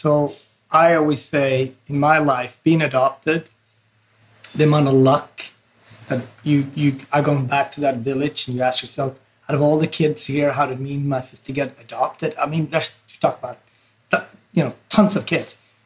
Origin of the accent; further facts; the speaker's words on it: New York, United States; And it's still something as a New Yorker, you know, that, you know, once you enter the Wall Street area, which is really where the towers are, you cannot not think about it.